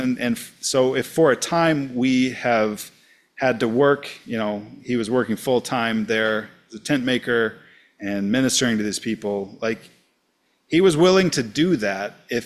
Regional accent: United States; as an American, my liberties were being infringed upon.

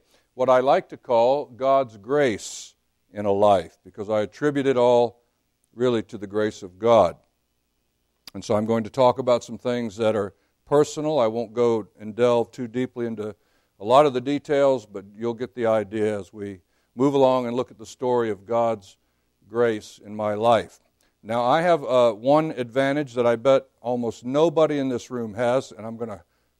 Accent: Florida, United States; I am from Florida.

